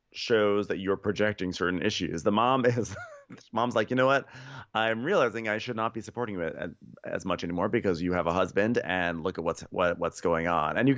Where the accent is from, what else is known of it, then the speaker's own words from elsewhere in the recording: Australia; You know, I'm just Australian. That's how we say things.